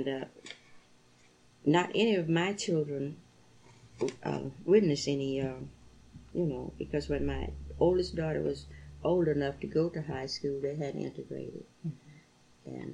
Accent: Louisiana, United States; now in Kingsville, United States; Of course, I was from Louisiana, and I didn't know anything about 19th of June.

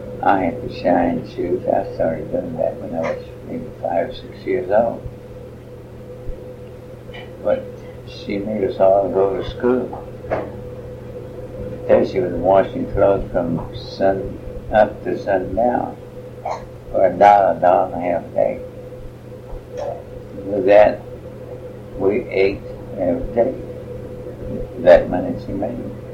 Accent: Rockport, Texas, United States; born there; No, I was born in Aransas County, Rockport.

